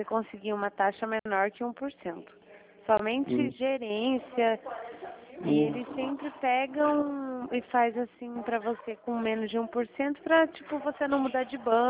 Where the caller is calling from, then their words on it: Foz do Iguaçu, Paraná, Brazil; Eu sou aqui de Foz do Iguaçu, Paraná.